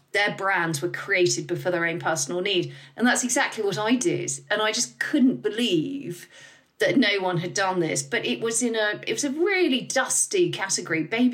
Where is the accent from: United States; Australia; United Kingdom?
United Kingdom; I don't know whether this is because we're British or what